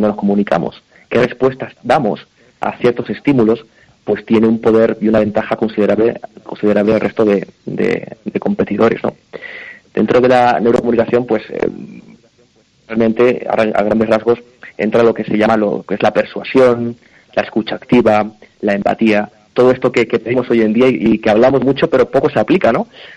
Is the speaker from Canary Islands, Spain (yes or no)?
yes; Canary Islands, Spain; moved away as an adult; now in Barcelona, Spain; Son muchos años aquí en Cataluña, 23 años. Yo soy de Canarias, salí con 19 años de Canarias, directo a Barcelona a estudiar